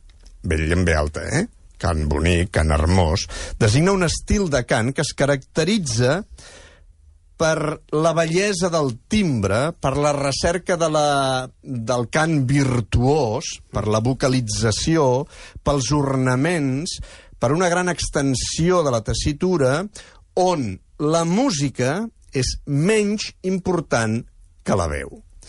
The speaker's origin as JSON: {"language": "Catalan", "town": "Cardona", "region": "Catalonia", "country": "Spain", "said": "Això al meu poble, Cardona, em diuen, això és un pobre fer."}